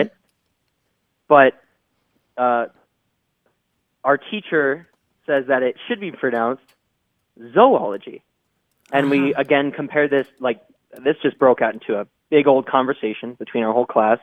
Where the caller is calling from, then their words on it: Prescott, Arizona, United States; I'm calling from Prescott, Arizona.